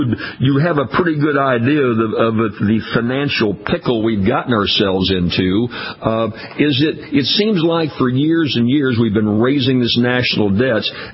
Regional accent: Louisiana, United States; I'm from Louisiana. We got a pretty bright delegation.

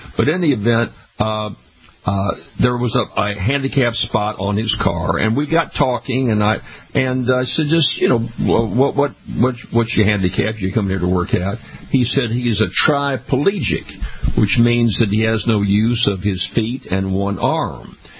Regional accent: Baton Rouge, Louisiana, United States; I work out at a health club here in my hometown of Baton Rouge, Louisiana

